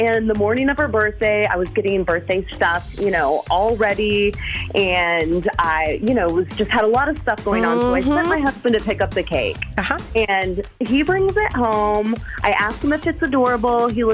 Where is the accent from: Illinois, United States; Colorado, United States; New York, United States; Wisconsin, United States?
Wisconsin, United States; Stoughton; I'm from Stoughton, and let's just say I need to get better at quality control.